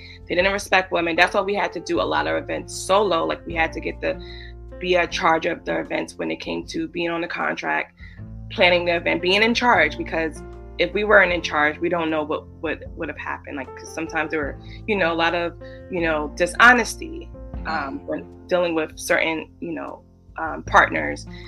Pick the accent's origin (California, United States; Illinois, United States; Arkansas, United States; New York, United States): New York, United States; And we're just like, you know, we're from New York.